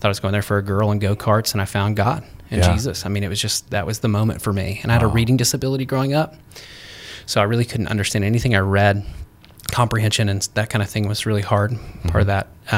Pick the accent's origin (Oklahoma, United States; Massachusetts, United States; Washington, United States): Oklahoma, United States; So originally from Oklahoma. Okay. So grew up in the panhandle of Oklahoma, Tornado Alley, lived in a trailer park till I was 10